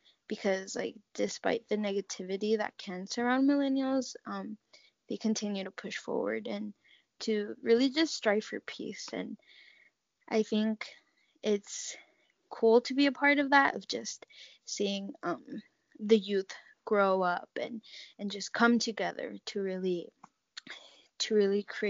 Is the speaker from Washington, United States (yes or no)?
yes; Yakima, Washington, United States; I'm from Yakima, Washington, which is like 2.5 hours from Seattle.